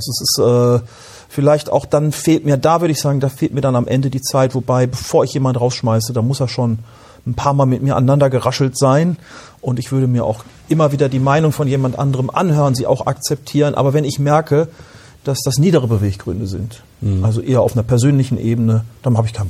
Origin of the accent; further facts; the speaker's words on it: Gütersloh, North Rhine-Westphalia, Germany; Ich komme ja aus Gütersloh.